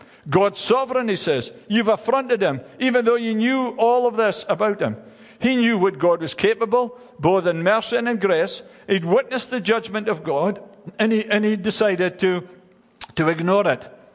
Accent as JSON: {"language": "English", "region": "Scotland", "country": "United Kingdom", "tie": "born or raised there", "said": "I grew up in the Church of Scotland, and we used to sing a song"}